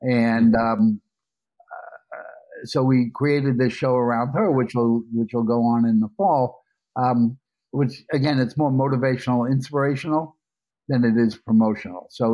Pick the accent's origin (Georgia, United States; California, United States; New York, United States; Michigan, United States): New York, United States; Brooklyn; also born or lived in Russia / China; there's my growing up in Brooklyn years, my Manhattan cable years, my Valley cable years, my E years, my Russia years, my China years, back in the U.S. years.